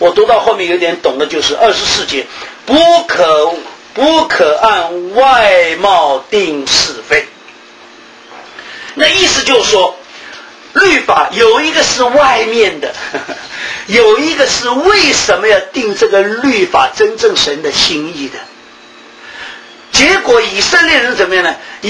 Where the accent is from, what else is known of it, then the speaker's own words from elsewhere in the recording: Shanghai, China; 像我们上海人都是打肿脸充胖子的